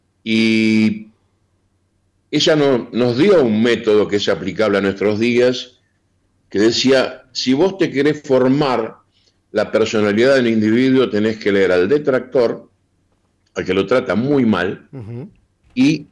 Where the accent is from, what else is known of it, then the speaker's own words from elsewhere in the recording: Buenos Aires, Argentina; yo vengo de Buenos Aires, me crié en Floresta, que es un barrio de la capital.